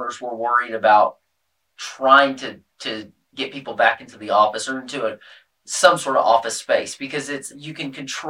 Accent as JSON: {"language": "English", "town": "Clarksville", "region": "Tennessee", "country": "United States", "also_born_or_lived": "Nashville", "said": "I'm from Clarksville, Tennessee."}